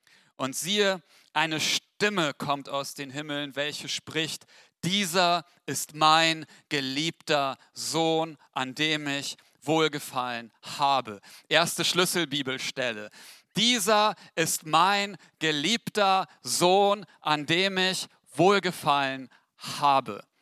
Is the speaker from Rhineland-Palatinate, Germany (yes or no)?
no; Weener, Lower Saxony, Germany; ich komme aus Wehna. Das ist die Metropole Ostfrieslands, genau genommen des Rheiderlands. Wenn man noch ein bisschen weiter fährt, fällt man von der Erdplatte und landet im Nirgendwo oder in Holland.